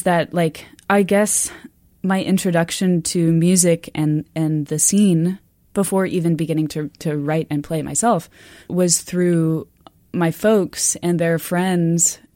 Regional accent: Austin, Texas, United States; as a kid growing up in Austin, which is a relatively family-friendly town, or at least was when I was growing up

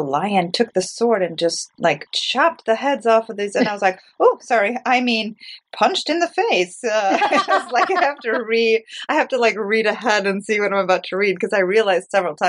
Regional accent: United States; as you saw that I grew up in the States, and I have a lot of really close friends in the Midwest and all over the States

